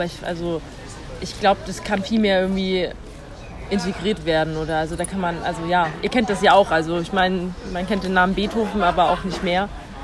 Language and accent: German; Germany; ich bin 25 Jahre alt und ich komme aus Deutschland.